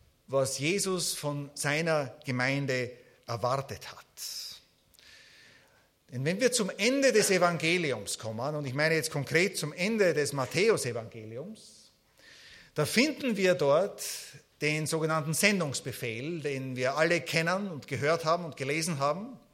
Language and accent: German; Austria; Ich bin aus Österreich, ihr müsst mit mir etwas Nachsicht haben.